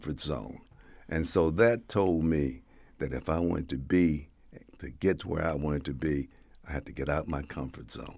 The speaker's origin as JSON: {"language": "English", "town": "San Francisco", "region": "California", "country": "United States", "tie": "born or raised there", "said": "Well, it all comes back to when I grew up. I grew up in San Francisco."}